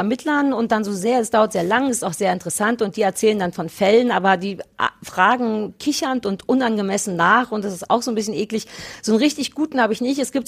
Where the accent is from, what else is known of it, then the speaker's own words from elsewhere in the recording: Berlin, Germany; 030 für Berlin, weil es meine Heimatstadt ist.